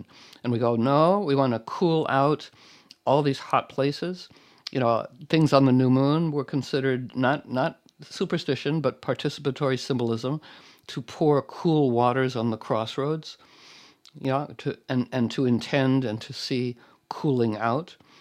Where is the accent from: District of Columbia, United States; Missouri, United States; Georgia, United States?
District of Columbia, United States; Washington; I'm in D.C., just outside D.C., right? It's my hometown, and there are, tanks in front of Union Station.